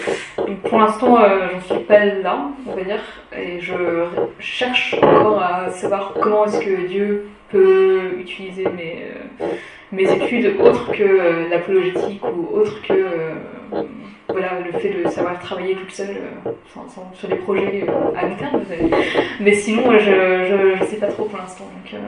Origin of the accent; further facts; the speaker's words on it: France; born there; parents chinois, des Philippines, mais moi je suis née en France et je parle anglais, je parle pas chinois.